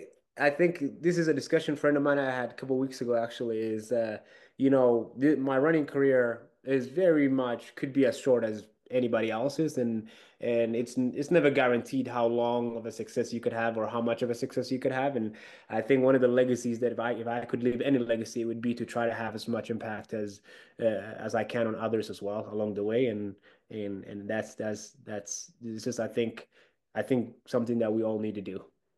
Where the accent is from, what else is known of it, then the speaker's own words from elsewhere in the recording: Ethiopia; English is a second language; the race that we put together in my hometown this last December is probably the biggest race that they've ever had. And I think pretty close, almost all of Ethiopia